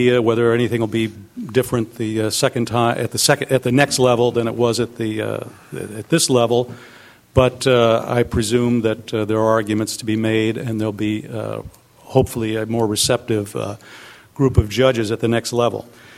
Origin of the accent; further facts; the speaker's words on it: Atascadero, California, United States; Hello again. … from Atascadero.